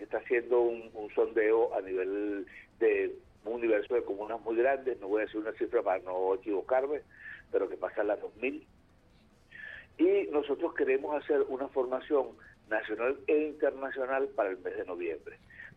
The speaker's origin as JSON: {"language": "Spanish", "country": "Venezuela", "said": "un espacio para poder hablar de nuestras realidades como teatristas venezolanos"}